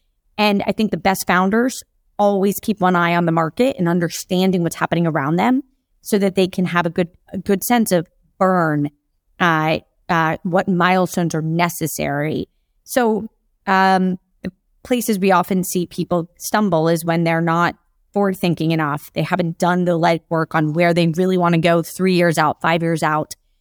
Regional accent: Jacksonville, Florida, United States; I'm from, as I said, I'm literally from Jacksonville, Florida, navigating New York City and California venture funds when I was 23, I knew nobody

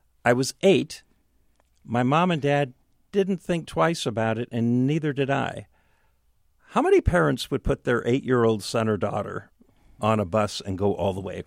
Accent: Seattle, Washington, United States; When I was 8 years old, my mom and dad had parted company, so I grew up with mom in West Seattle. Dad lived in Ballard.

